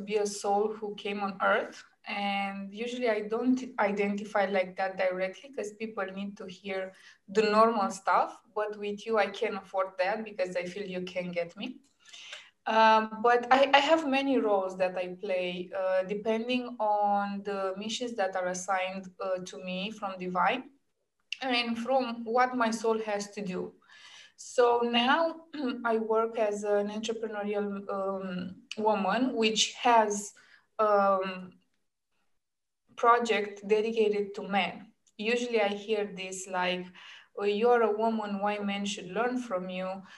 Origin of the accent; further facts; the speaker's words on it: Romania; For example, I run in my home country, Romania, a group of women